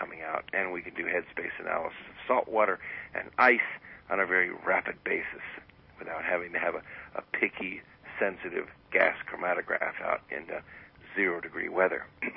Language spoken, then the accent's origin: English; Scotland, United Kingdom; After all, I'm a Scot. I'm kind of used to that temperature.